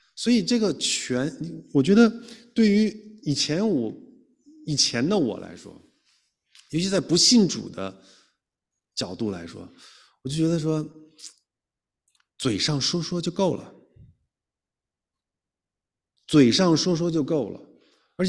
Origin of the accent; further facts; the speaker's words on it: China; 我觉得作为中国人来说，有时候我们心口是不一致的